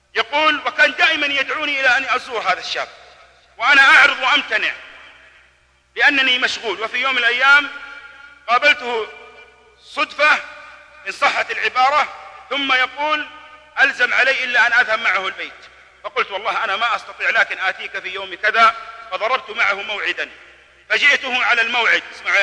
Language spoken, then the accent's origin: Arabic; Jeddah, Makkah Province, Saudi Arabia; مرة من المرات دخلت أحد الأحياء عندنا في جدة